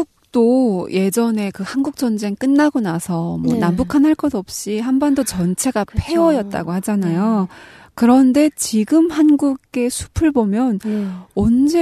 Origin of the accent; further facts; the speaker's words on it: Hamgyong, North Korea; moved away; 제가 북한에서 살 때 저는 함경도 출신이잖아요.